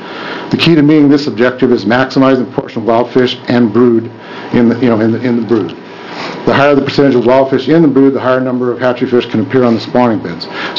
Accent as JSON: {"language": "English", "town": "Tillamook", "region": "Oregon", "country": "United States", "said": "I'm from Tillamook. I have a home on the Wilson River"}